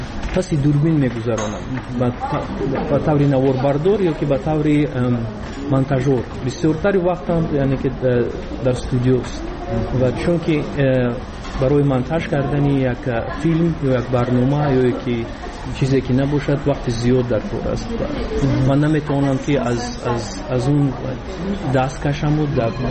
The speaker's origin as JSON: {"language": "Persian", "country": "Tajikistan"}